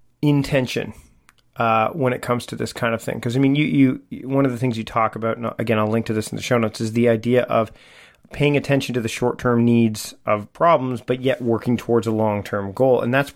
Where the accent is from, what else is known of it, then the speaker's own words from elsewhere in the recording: Canada; I'll say Cole's notes because we're Canadian.